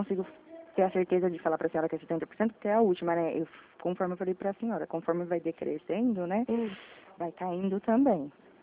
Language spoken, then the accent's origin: Portuguese; Araras, São Paulo, Brazil; eu sou de Araras.